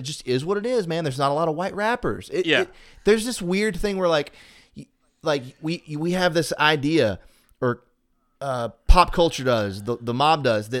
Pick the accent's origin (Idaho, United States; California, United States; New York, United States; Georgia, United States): Georgia, United States; Cedartown; especially in Georgia, like I grew up in Cedartown